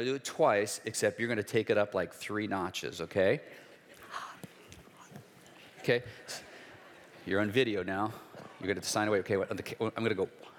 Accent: Cleveland, Ohio, United States; I grew up in an unchurched home in Cleveland, Ohio. So see, I'm a Midwesterner at heart.

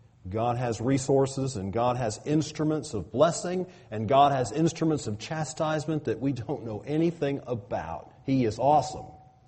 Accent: the South, United States; Well, you know, I grew up in the South. A tick was a tick

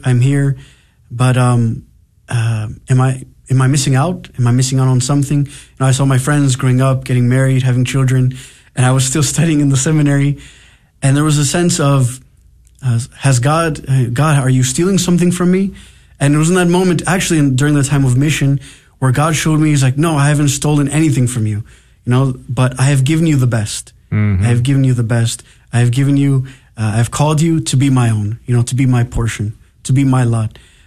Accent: New Jersey, United States; now in Dallas, United States; Actually, I was very surprised when I came out for Dallas, Texas, you know, born and raised in New Jersey. I had heard of Dallas and Texas, but being from Jersey

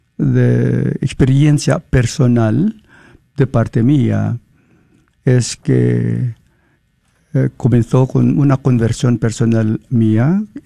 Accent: Philippines; yo nací como católico en las Filipinas, tenía padres católicos

